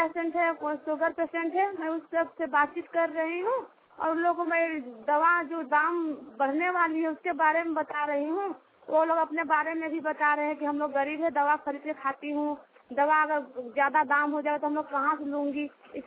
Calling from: Ranchi, Jharkhand, India; रांची झारखंड से प्रगति क्लब की रिपोर्टर बोल रही हूँ।

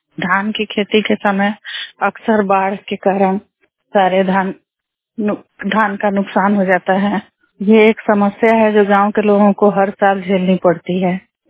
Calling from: Bathna, Bihar, India; मैं केसरिया प्रखंड के बथना गांव से बोल रही हूँ।

